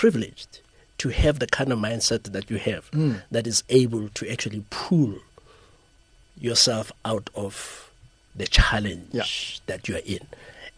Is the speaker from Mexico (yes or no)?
no; Tembisa, Gauteng, South Africa; They don't know that I grew up in Gotembisa.